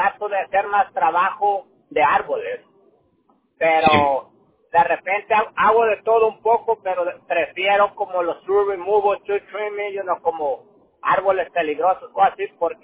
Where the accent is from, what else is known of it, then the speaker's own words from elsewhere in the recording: Jalisco, Mexico; Pues soy de Jalisco, soy más como para la sierra, nomás que digo que Guadalajara porque la gente que no es de por ahí no me ubica